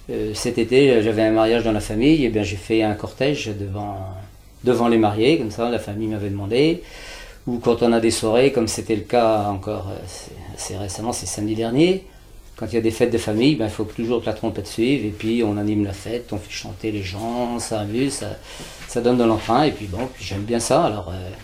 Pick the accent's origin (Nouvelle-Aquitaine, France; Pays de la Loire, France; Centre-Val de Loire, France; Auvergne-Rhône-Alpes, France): Pays de la Loire, France; Saint-Hilaire-des-Loges; born there; Alors moi, je suis né en 35, donc j'ai 70 ans cette année, et je suis né donc là à Saint-Hilaire-des-Loges.